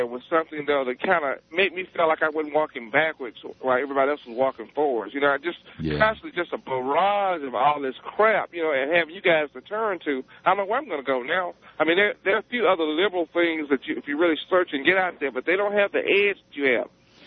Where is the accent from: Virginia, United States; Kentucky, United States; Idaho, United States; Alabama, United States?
Alabama, United States; Montgomery; Mike, I'm from Montgomery, Alabama, but that's okay.